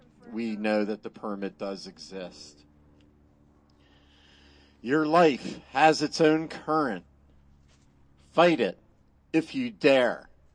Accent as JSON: {"language": "English", "region": "Pennsylvania", "country": "United States", "tie": "born or raised there", "said": "And I was raised in Pennsylvania, and I'm sure that had part of it too."}